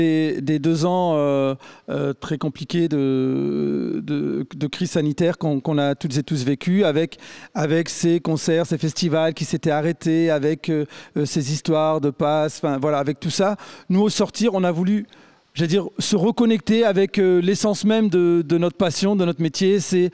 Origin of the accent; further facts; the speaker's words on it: Roubaix, Hauts-de-France, France; Donc on commence chez nous à Roubaix, à Lille, et puis à Arras